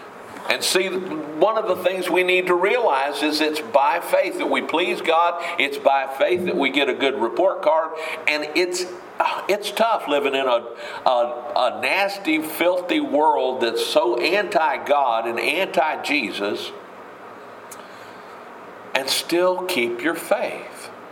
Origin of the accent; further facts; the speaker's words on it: United States; now in Missouri; And it took a lot of faith for Sharon and I to move to Missouri. We're from Polk County.